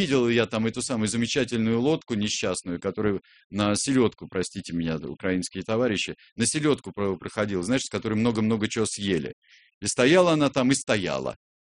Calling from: Turkey; Вы знаете, я звоню из Турции.

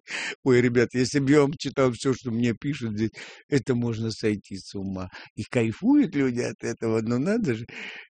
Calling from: Saratov, Saratov Oblast, Russia; мне 14 лет, я из Саратова.

